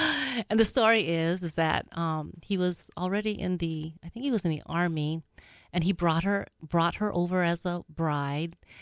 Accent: Pearl City, Hawaii, United States; Well, I grew up in Pearl City, Hawaii, in the mountains of Pacific Palisades.

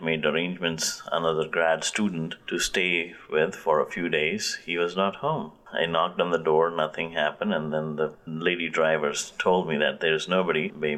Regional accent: India; moved away as an adult; now in United States; I was born in India and was raised in India till I was 24 years old.

